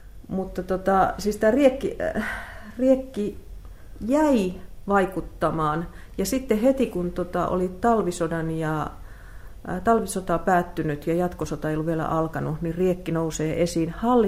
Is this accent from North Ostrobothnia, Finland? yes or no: yes; Raahe, North Ostrobothnia, Finland; kun mä oon kotoisin Raahesta